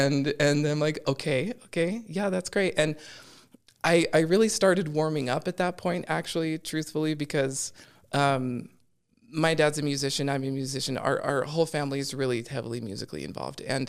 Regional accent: Bountiful, Utah, United States; also born or lived in Pleasant Grove, United States; I was born and raised in Utah, in Bountiful, Utah, for until I was about 15. And then we moved to Pleasant Grove and finished out my teenage years there.

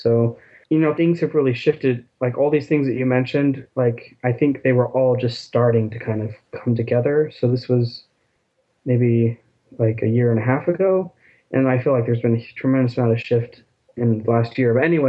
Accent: Arizona, United States; I was kind of from the East Valley Mormon town, like outside of Phoenix growing up.

